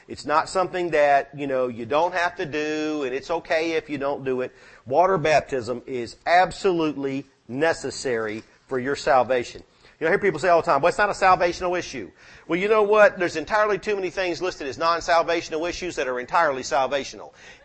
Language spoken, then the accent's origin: English; the South, United States; I'm from the South, you know, we can butcher pronunciation.